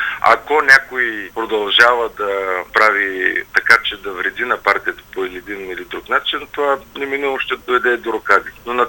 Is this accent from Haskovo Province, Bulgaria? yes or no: yes; Dimitrovgrad, Haskovo Province, Bulgaria; Дали родния ми град Димитровград или това партията да се развива пълноценно в област Хасково.